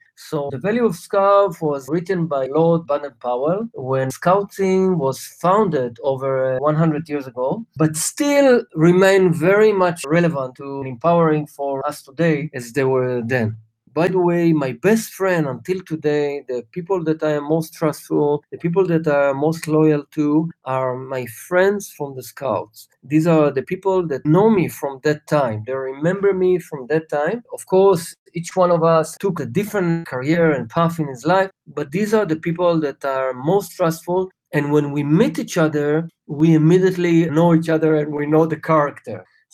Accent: Israel; I was born in Israel and I grew up as a kid in the 70s when Israel was kind of a relatively small country.

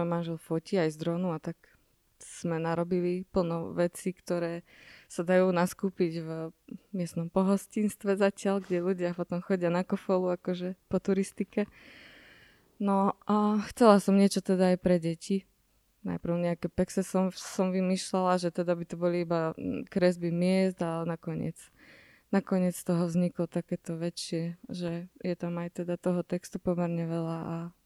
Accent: Nižný Skalník, Banská Bystrica Region, Slovakia; now in Banská Bystrica, Slovakia; Pochádzam z Nižného Skalníka

